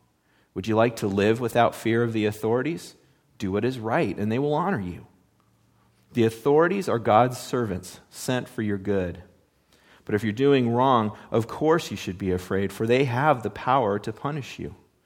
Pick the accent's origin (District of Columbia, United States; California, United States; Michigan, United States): California, United States; and I grew up in Southern California. It was Reagan country at the time. I mean, it was all conservative, you know? And so I grew up at that time in that place, and it was good.